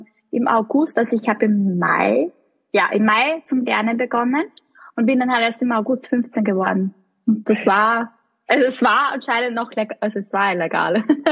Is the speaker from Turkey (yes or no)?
no; Kollerschlag, Upper Austria, Austria; born there; Und wo ich geboren bin, in Kollerschlag.